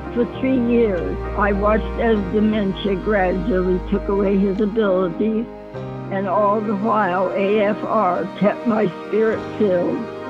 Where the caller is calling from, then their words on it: Alger, Ohio, United States; I'm from Alger, Ohio.